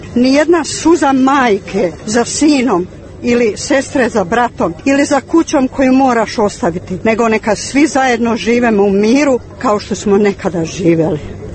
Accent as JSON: {"language": "Croatian", "country": "Croatia", "moved": "as an adult", "said": "Ja sam inače dvojni državljanin. Došla sam ovdje iz Hrvatske. Imam državljanstvo jasno Hrvatske. Međutim, ovdje su me primili, došla sam poslije ovog ratnog vihora."}